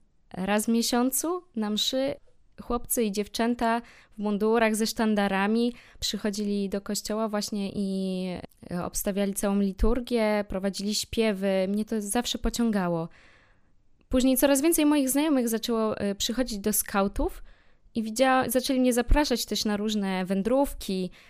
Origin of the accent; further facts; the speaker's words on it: Warsaw, Masovian Voivodeship, Poland; Tak, pochodzę z Warszawy.